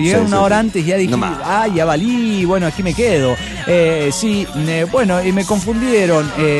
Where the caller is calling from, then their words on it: Orange, California, United States; de Orange, California.